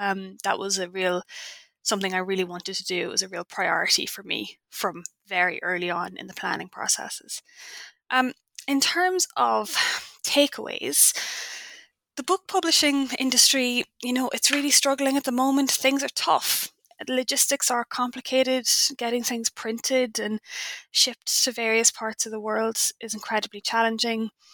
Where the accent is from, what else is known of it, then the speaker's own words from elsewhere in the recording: Ireland; I'm Irish. I am a physicist by training. So I attended Trinity College in Dublin